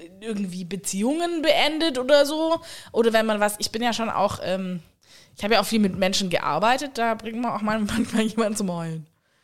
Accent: Germany; Als Deutsche

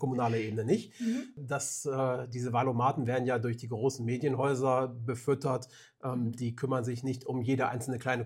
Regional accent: Nümbrecht, North Rhine-Westphalia, Germany; Wir sind Nümbrechter, wir kommen aus der Umgebung und können auch direkt angesprochen werden.

